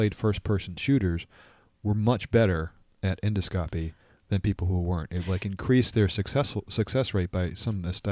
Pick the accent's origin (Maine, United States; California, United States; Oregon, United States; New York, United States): New York, United States; like I said, I grew up in New York, so they're just all over New York.